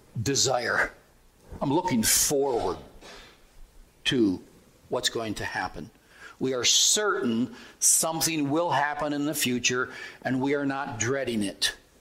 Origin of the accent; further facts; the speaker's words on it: Michigan, United States; I grew up in Michigan. I was fascinated with all these cowboy stories.